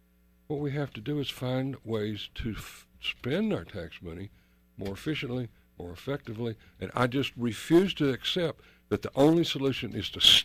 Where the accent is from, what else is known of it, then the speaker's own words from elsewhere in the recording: Knoxville, Tennessee, United States; now in Connecticut, United States; I grew up in Knoxville, and I moved to Connecticut 35 years ago.